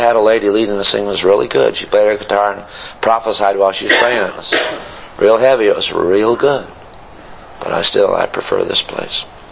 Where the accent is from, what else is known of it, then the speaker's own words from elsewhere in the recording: East Coast, United States; I'm from the East Coast. And there's a lot of woods there in the campground.